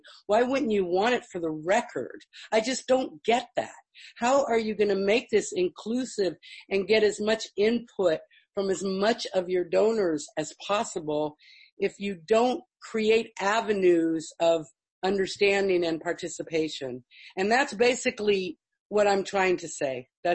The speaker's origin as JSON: {"language": "English", "town": "Berkeley", "region": "California", "country": "United States", "tie": "born or raised there", "lives_now": "San Francisco Bay Area, United States", "said": "So I grew up in Berkeley in San Francisco and have been a contributing member, financially contributing to KPFA for over 40 years."}